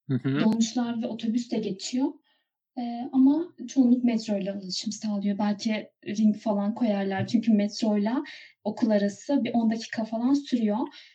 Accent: Ankara, Turkey; Ben Ankara'da doğdum ve yani yani 21 yıldır Ankara'dayım.

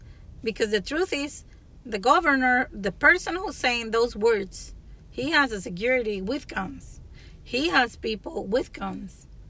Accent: El Salvador; I'm from El Salvador, and you know something that bothers me

